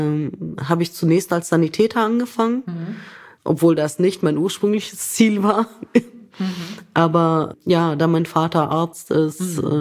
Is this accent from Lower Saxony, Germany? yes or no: yes; Lower Saxony, Germany; born there